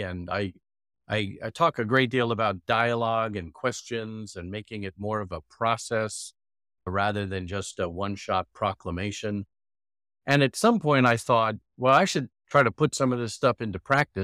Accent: New York, United States; also born or lived in Philadelphia; I'm originally from New York, grew up in suburbs of New York City. I grew up in a Jewish home, but came to faith in Jesus as a sophomore in college at Temple University in Philadelphia.

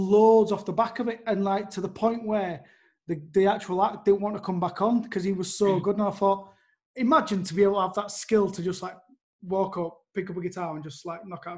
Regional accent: Leeds, Yorkshire and the Humber, United Kingdom; He's from Manchester, I'm from Leeds

